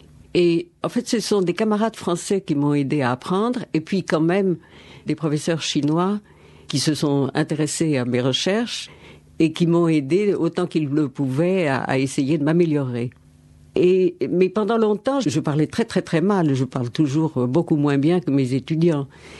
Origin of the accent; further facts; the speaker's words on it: Lyon, Auvergne-Rhône-Alpes, France; born there; Tout à fait, oui. Je suis née à Lyon.